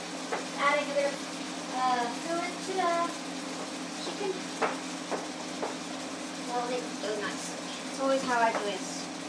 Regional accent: Netherlands; first language Dutch; English is a second language; Remember, English is not my first language. I'm a Dutchie. I speak Dutch. English, I speak English quite well, but it's still not my first language.

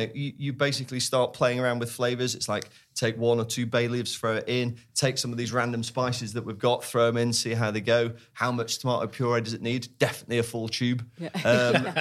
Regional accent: Sheffield, Yorkshire and the Humber, United Kingdom; We grew up in Sheffield

